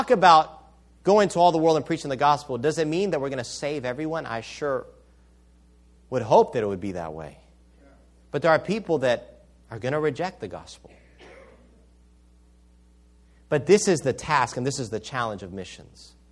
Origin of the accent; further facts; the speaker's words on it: Spain; I witnessed that firsthand growing up in Spain.